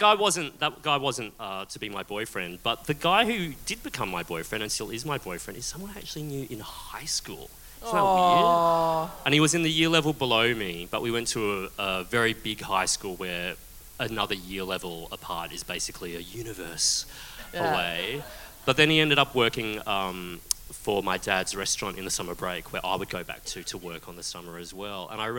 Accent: Queensland, Australia; So I was brought up in Queensland

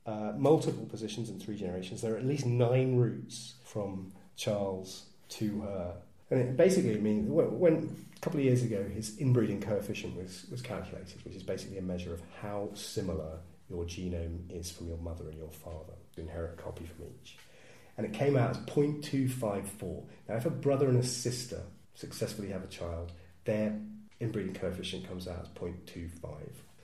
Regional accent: East of England, United Kingdom; So whereas you and I, including if I'm from Suffolk, thank you very much, we should have 256 people eight generations back.

